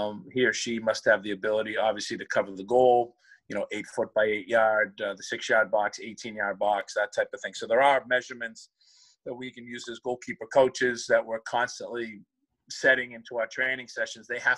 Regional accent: United States; Being an American overseas, certainly working with goalkeepers

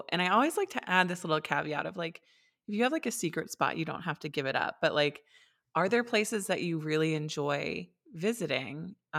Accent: Maine, United States; And I came down from Maine, which like, I know if you're listening to this and you're in the American West and you're used to these like huge mountains, you're probably gonna laugh at me

